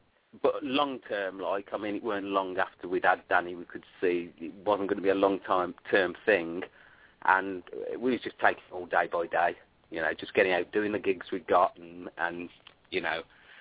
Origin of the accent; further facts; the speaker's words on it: England, United Kingdom; I never got the crack on it. We're English, you know.